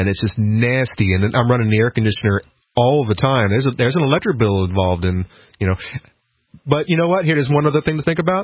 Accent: Gainesville, Florida, United States; moved away as an adult; now in Keene, United States; Rachel, I'm originally from Florida. I lived here my whole life. I lived in Central Florida, Gainesville.

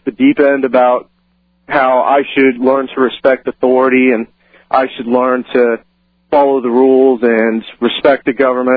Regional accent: Illinois, United States; I'm from Illinois, and he calls me

